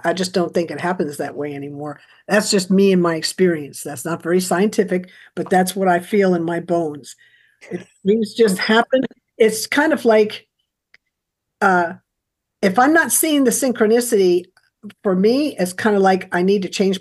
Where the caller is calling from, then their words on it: Lawrence, Kansas, United States; Yes, I'm right in the center of the United States in Lawrence, Kansas.